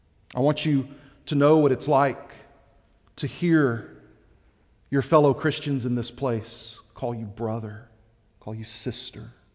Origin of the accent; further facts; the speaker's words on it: Texas, United States; also born or lived in Philadelphia area; I'm from Texas, and in Texas, we're kind. We shake hands. We'll even hug you in Texas.